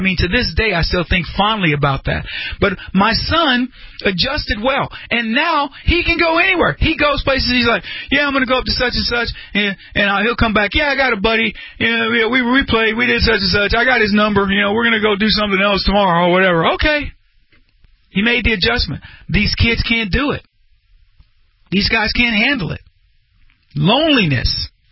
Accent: Brady, Texas, United States; Some of my best friends in life remain my buddies from when I grew up in Brady, Texas.

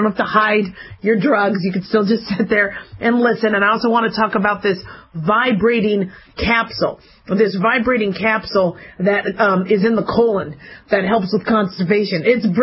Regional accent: Arizona, United States; also born or lived in Las Vegas; Now, I grew up in Arizona and I grew up in Vegas, so scorpions, really don't seem to scare me that much

